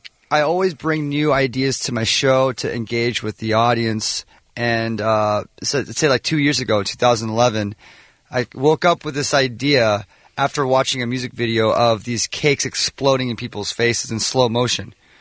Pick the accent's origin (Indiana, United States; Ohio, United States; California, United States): California, United States; Los Angeles; haven't played an LA show all year, so the LA show is by far my most meaningful show because this is my hometown.